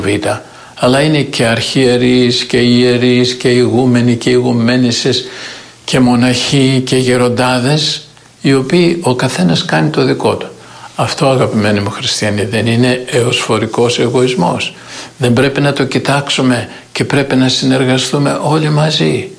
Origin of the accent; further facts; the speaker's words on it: Makrykampos, Epirus, Greece; είμαι στην Ελλάδα και σήμερα είμαι στο χωριό μου, στο Μακρύκαμπο Λεπιανών Άρτης.